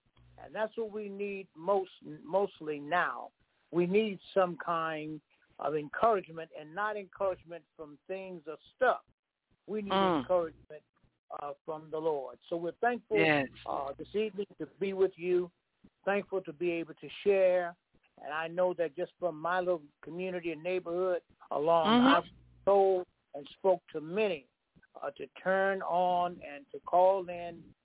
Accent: Memphis, Tennessee, United States; I can remember growing up in the South, in Tennessee, where I'm from, Memphis, and I can remember my grandmother having raising chickens.

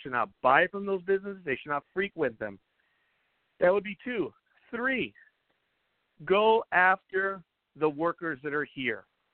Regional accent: California, United States; I am from California. Yes, you guessed it.

